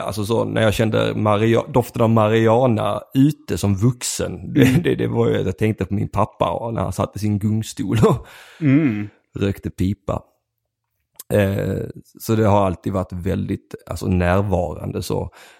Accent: Lund, Skåne, Sweden; born there; Men jag är född på Lunds BB.

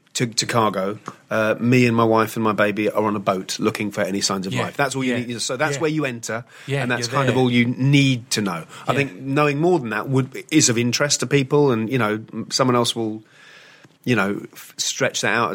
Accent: United Kingdom; moved away as an adult; now in Australia; So I'm foreign to all of that.

